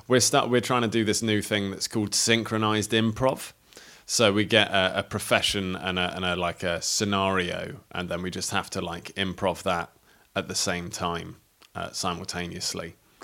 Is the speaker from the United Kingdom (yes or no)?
yes; Crawley, South East England, United Kingdom; I'm from Crawley.